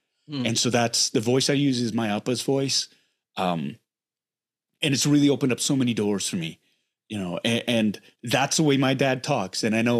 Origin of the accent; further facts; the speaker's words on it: Canada; I can't escape that. I'm Korean Canadian. That's who my parents are. That's my heritage.